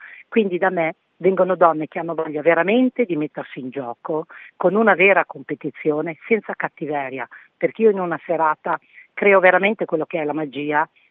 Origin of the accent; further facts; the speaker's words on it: Salsomaggiore, Emilia-Romagna, Italy; io vengo da Salso Maggiore, nasco dentro Miss Italia e a suo tempo ho partecipato.